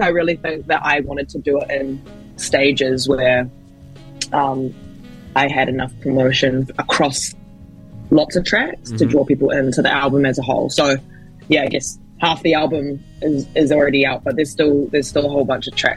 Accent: Tamaki, Auckland, New Zealand; Tamaki is definitely home. I am of Kenyan descent, but I was born and raised here. So, in the literal sense, yeah, definitely Tamaki, like my family's here.

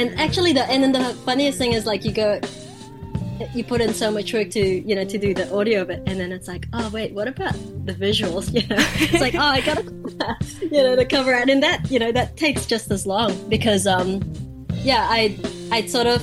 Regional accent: Auckland, New Zealand; So I guess, you know, being Filipino maybe has an influence on that, or like, yeah, and yeah, growing up in Auckland maybe.

